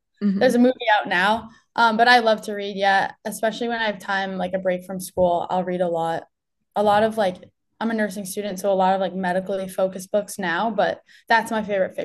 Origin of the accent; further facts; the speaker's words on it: Massachusetts, United States; I'm from the Cape. I actually went to high school at Tabor Academy. So I boarded since I was 14. I've lived away from home.